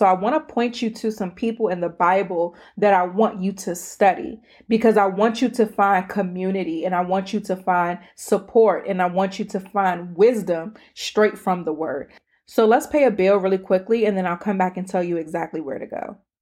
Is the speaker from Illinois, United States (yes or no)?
no; Maryland, United States; accent: PG; Y'all see my PG accent is really coming out right now because I got annoyed all over again by the question.